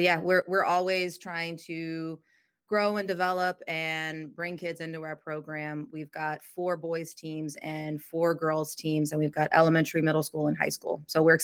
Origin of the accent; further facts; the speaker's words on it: Louisiana, United States; now in Austin, United States; I'm originally from Louisiana and I moved here to Austin in 2009.